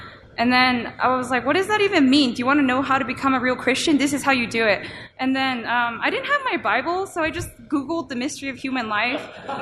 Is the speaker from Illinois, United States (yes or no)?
no; California, United States; And we're from NorCal, so we were going to go home, too.